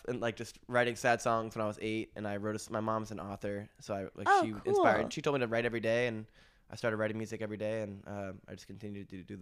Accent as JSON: {"language": "English", "town": "Hanover", "region": "New Hampshire", "country": "United States", "tie": "born or raised there", "also_born_or_lived": "Stratford", "said": "So I was born in Stratford, and it's a town of about 1,000 people, very small, but it's about an hour away from any like really major civilization. So we moved to Hanover, which is like 45 minutes from Stratford, and went to Hanover High School"}